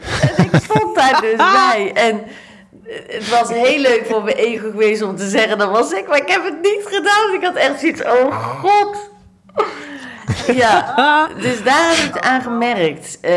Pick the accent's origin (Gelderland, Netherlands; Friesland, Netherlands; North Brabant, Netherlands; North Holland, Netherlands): Gelderland, Netherlands; Nijmegen; accent: soft G; Ik kom uit Nijmegen met een zacht G.